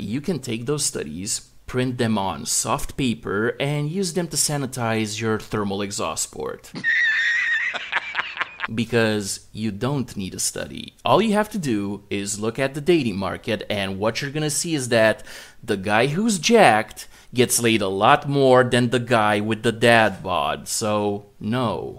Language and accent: English; Romania; English is a second language; I'm Romanian. I was born in Romania. I live in Romania. I look like a native, undiversified Romanian, just like 99% of the population of Romania does. And the only times I ever left my country was as a tourist.